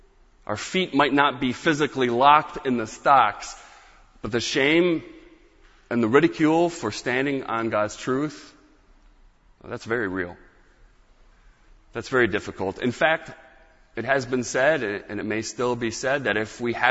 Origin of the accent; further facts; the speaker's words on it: Michigan, United States; Growing up in Michigan, we went up to Mackinac Island sometimes.